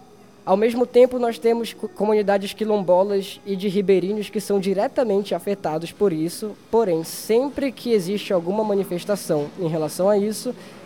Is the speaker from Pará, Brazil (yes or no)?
yes; Barcarena, Pará, Brazil; a cidade na qual a Hydro está instalada agora, que é a minha cidade natal, Barcarena.